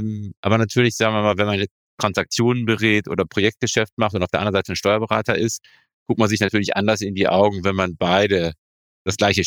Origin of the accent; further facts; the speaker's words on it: Jülich, North Rhine-Westphalia, Germany; Ja, ich bin ein Kind dieser Region. Ich bin in Jülich aufgewachsen.